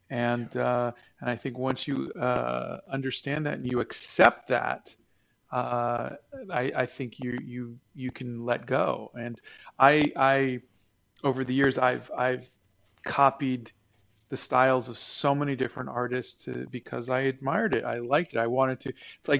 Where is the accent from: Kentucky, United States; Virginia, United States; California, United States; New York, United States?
New York, United States; Yonkers; born there; Yeah, I was born in Yonkers, New York, 1968.